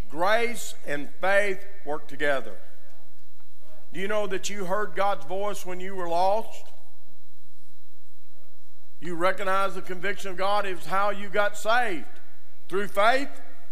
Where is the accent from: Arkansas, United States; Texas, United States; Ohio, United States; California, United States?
Arkansas, United States; But I'm from Arkansas. Anybody here from Arkansas?